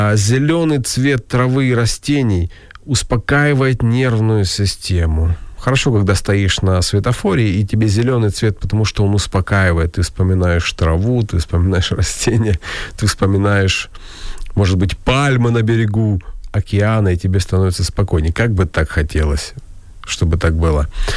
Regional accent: Kharkiv, Kharkiv Oblast, Ukraine; мои соболезнования моему родному городу Харькову.

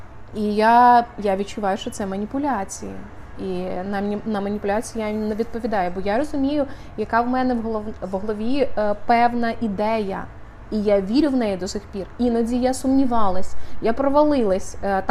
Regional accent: Donetsk, Donetsk Oblast, Ukraine; Я сама з Донецьку

